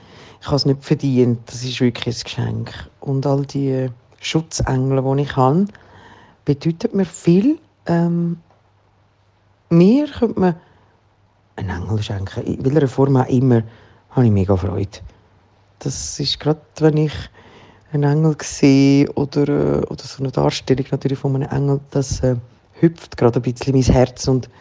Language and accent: German; Locarno, Ticino, Switzerland; now in Zurich, Switzerland; Ich bin in Locarno aufgewachsen am See. Und ich bin hier in Zürich auch an einem See.